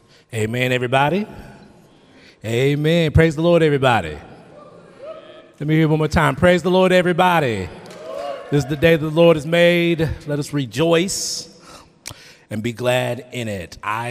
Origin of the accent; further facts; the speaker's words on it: Dallas, Texas, United States; He is from Oak Cliff. I'm from South Oak Cliff, so amen.